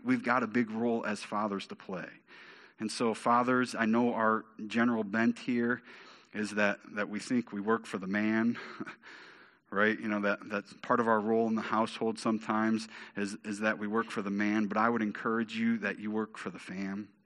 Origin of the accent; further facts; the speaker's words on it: Bellevue, United States; We're from Bellevue. We got Italian roots, right?